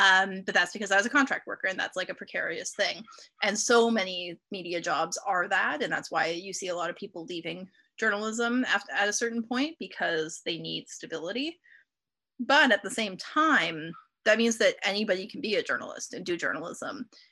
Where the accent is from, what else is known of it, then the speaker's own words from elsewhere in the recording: Alberta, Canada; I'm from Alberta originally.